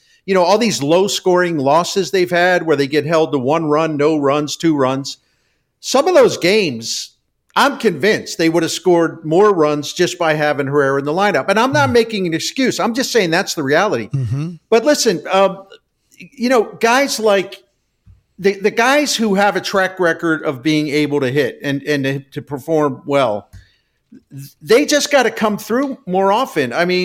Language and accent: English; Baltimore, Maryland, United States; growing up in Baltimore, unless the certain teams were on TV